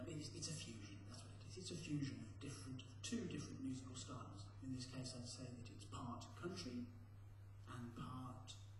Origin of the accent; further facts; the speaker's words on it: Birmingham, West Midlands, United Kingdom; We're from Birmingham, Rick and myself